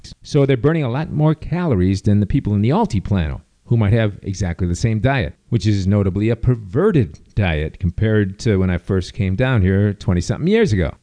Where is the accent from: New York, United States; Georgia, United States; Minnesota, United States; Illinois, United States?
Illinois, United States; Chicago; Oh, man, I mentioned my hometown Chicago a couple of times in this show, and man, I don't ever want to go back there.